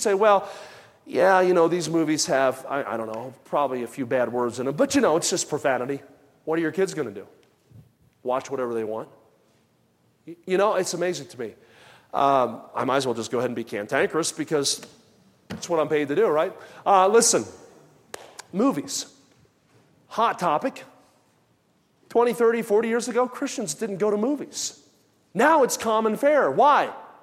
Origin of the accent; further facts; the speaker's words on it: Pennsylvania, United States; Because the alternative is where I grew up in the Delaware Valley, it's yous guys.